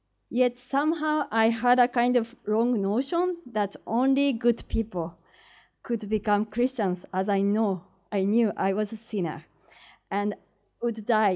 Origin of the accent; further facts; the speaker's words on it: Kyoto, Japan; after returning from Kenya to Kyoto, that was my hometown in March 94, I was with family for 1 year.